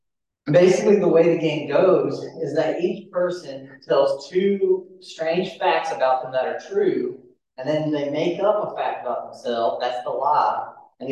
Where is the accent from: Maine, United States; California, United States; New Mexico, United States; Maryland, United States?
New Mexico, United States; born there; I was born in New Mexico.